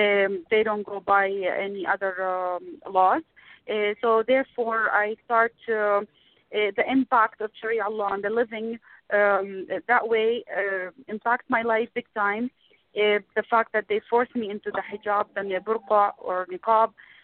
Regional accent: Saudi Arabia; also born or lived in Ramallah, Palestine / Jordan; The fact that I was born in the West Bank and the city called Ramallah, and then moved a little bit to Jordan, and then we settled in Saudi Arabia. I was at 9 years old at that time.

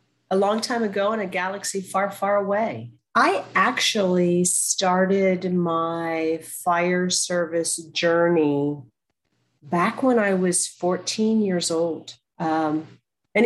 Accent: Pennsylvania, United States; So I'm actually a mid-Atlantic girl, born and raised in Pennsylvania.

